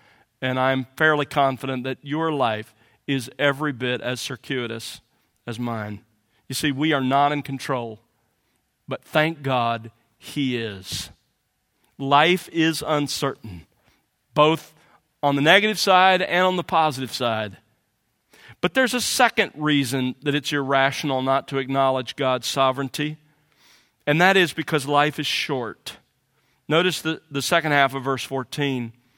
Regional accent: Mobile, Alabama, United States; I expected at that stage to become an attorney and to settle down in or near my hometown, Mobile, Alabama.

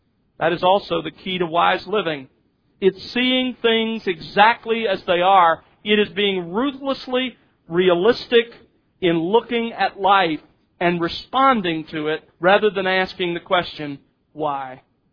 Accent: Mobile, Alabama, United States; I grew up in Mobile, Alabama, home of the world-famous Mobile International Airport.

